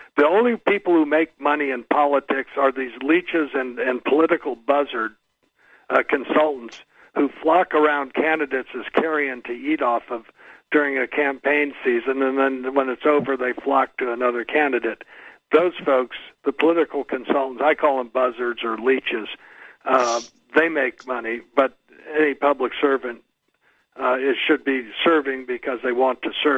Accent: Whittier, California, United States; born there; At any rate, I was born in Whittier, California.

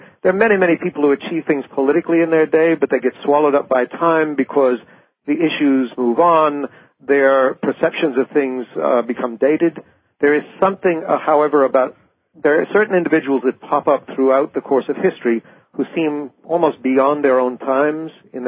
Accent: Nebraska, United States; So I knew that was this woman from my hometown, but I had not a clue as to who she was or what she had done. But I filed it away in my head and thought, well, the next time I go back out to Nebraska

